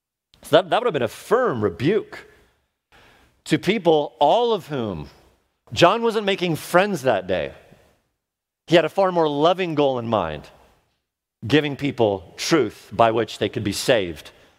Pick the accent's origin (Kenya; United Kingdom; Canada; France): France; now in United States; hold a French and an American passport. I was at the French embassy in LA about a week ago. Spent a lot of time growing up in France.